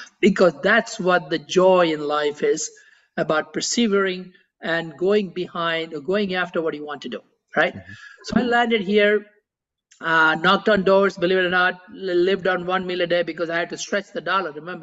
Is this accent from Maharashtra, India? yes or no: yes; Mumbai, Maharashtra, India; now in United States; So I'm from Mumbai in India, and it's about between 16 and 18 hour flight to the US to land in New York.